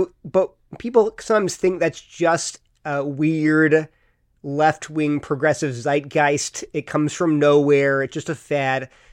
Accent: Delaware, United States; also born or lived in California; I was born in California, but my family moved to Delaware when I was like 18 months old. So I grew up on the, you know, mid-Atlantic states

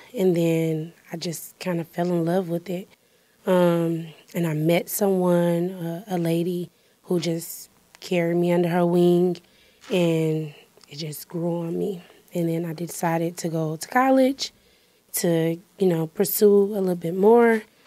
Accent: Muskegon, Michigan, United States; So I grew up here in Muskegon, Michigan. I am the oldest of seven children. I'm the only girl.

